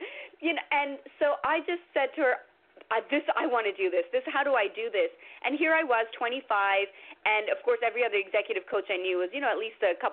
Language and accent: English; Toronto, Ontario, Canada